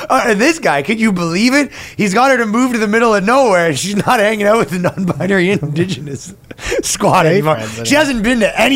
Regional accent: Canada; I'm Canadian. That's it.

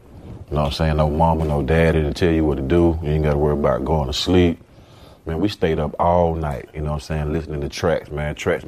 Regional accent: Atlanta, Georgia, United States; I'm from Northwest Atlanta, you know what I'm saying?

